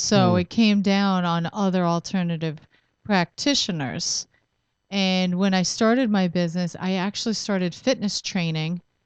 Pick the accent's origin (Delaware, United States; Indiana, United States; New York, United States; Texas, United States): New York, United States; Long Island; also born or lived in Manhattan; I grew up in Long Island, and I really loved the fact that I could grow up near the ocean. Very beautiful place to go.